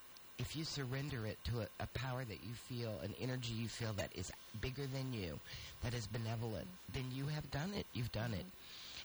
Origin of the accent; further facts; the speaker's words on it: Appalachia, United States; it's like growing up in Appalachia. There's mom-and-pop stores, and then there's the big box stores.